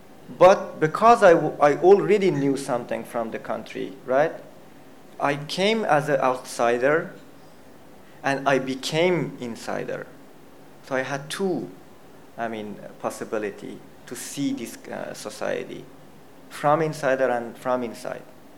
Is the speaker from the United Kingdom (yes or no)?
no; Iran; English is a second language; I grew up in Iran. Different culture, different history, different society. And at the same time, because I was Afghan refugee, right?